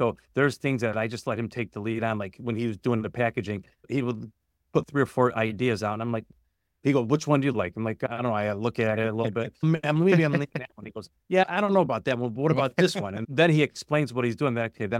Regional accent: Melrose Park, Illinois, United States; And so I grew up in Melrose Park and we live in Fremont.

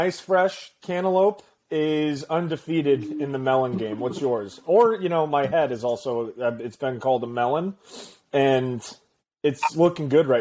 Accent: Denver, Colorado, United States; My dad isn't a lawyer. I'm from Denver.

